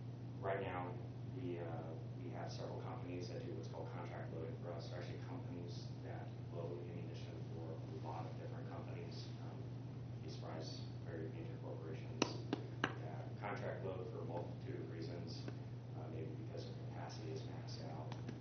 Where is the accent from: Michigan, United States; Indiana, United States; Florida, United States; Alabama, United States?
Indiana, United States; Churubusco; I'm from Churubusco originally, so this is very much home to me.